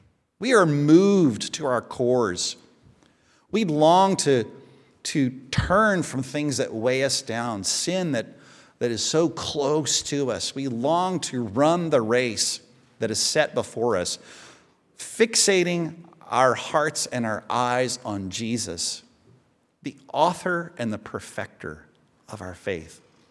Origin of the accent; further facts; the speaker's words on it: Knoxville, Tennessee, United States; now in Atlanta, United States; Now, where I live in Atlanta, I would be the only hand. I grew up in Knoxville.